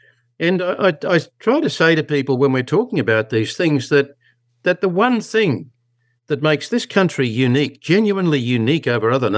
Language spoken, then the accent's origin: English; Queensland, Australia; Well, I grew up in Queensland.